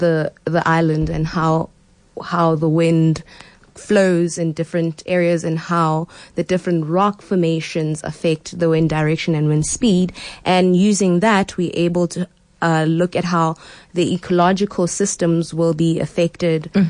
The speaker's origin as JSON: {"language": "English", "town": "Middelburg", "region": "Mpumalanga", "country": "South Africa", "tie": "born or raised there", "said": "I grew up in Middelburg. If you know it, you know it's a mining area"}